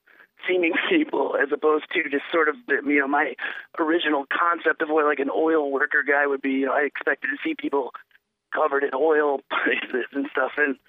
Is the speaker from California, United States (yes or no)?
no; Minneapolis, Minnesota, United States; I'm from Minneapolis, so my background in filmmaking and music.